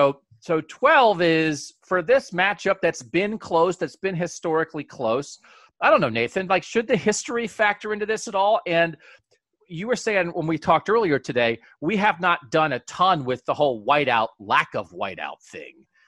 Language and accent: English; Pennsylvania, United States; I grew up going to Penn State games because I'm from Pennsylvania and I grew up 2 hours away from Penn State.